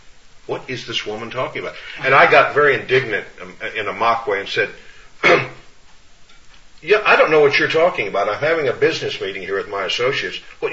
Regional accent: Orlando, Florida, United States; I went down to Orlando, Florida, my hometown

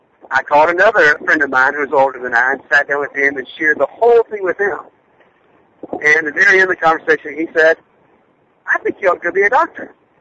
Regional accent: Columbus, Georgia, United States; Well, I grew up in Columbus, Georgia, and I really grew up in a great family.

